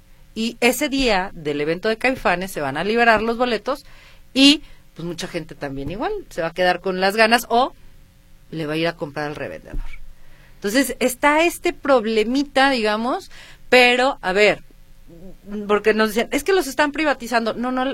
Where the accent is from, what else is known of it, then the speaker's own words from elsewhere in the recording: Mexico; Pero como buenos mexicanos le encontramos el negocio absolutamente todo.